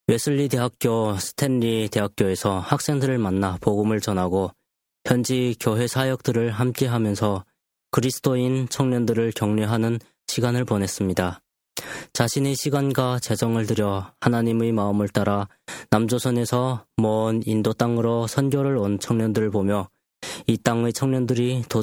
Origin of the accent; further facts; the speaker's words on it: North Korea; 제 생각에 북조선에서 나고 자란 사람들이 가장 큰 세계관은 개인보다 전체를 더 우선시하는 것이라고 생각합니다. 우리는 나서 자라면서